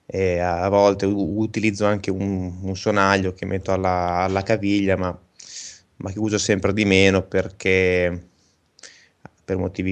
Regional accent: La Spezia, Liguria, Italy; poi ho avuto delle esperienze in formazioni nel mio paese, io sono della Spezia, in provincia di non so più cosa

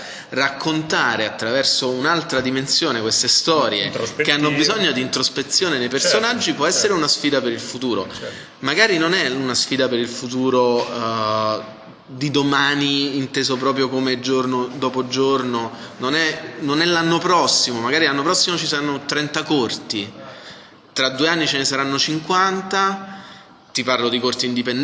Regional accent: Gaeta, Lazio, Italy; la sala di Gaeta, che è il mio paese di origine

